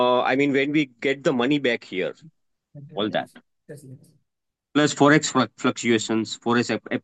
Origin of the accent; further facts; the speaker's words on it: Mumbai, Maharashtra, India; I'm from Mumbai Ghatkopar.